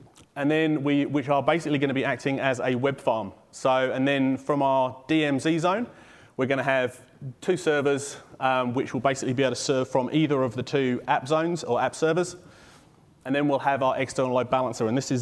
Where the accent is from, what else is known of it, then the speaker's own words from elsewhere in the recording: England, United Kingdom; now in New Zealand; you might hear from my accent, I am from England. I came over here to New Zealand in 2002.